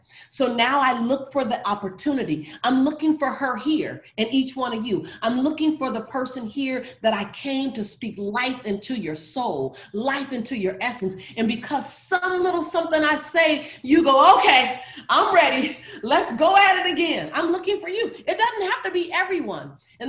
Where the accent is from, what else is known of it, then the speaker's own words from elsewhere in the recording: Los Angeles, California, United States; I'm this woman from South Central LA who all I had was a hustle muscle.